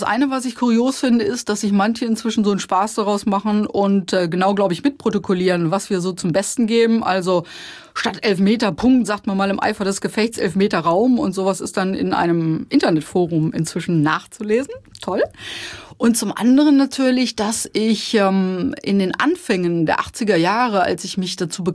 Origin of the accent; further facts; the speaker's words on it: Lower Saxony, Germany; Ich komme aus dem Harz, VfR Osterode ist unsere Heimatmannschaft.